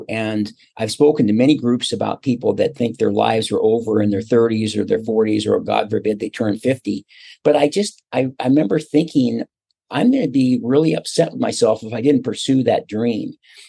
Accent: Seattle, Washington, United States; when I was growing up in Seattle, Washington, and I went to high school and I went to the University of Washington.

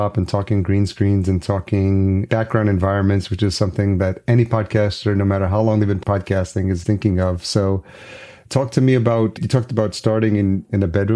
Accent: Yonkers, New York, United States; So I grew up in Yonkers, New York, and went to schools in Syracuse.

